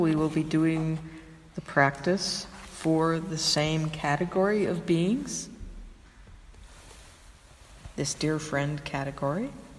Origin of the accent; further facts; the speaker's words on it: Hawaii, United States; And I grew up in Hawaii, lived there a lot of my life.